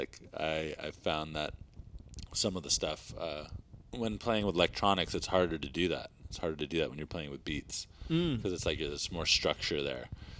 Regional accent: Vermont, United States; was a big influence from Vermont, growing up in Vermont.

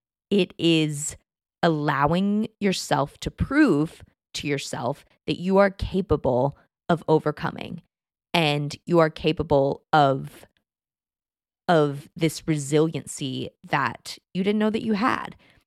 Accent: Texas, United States; I grew up in Texas. I like the heat.

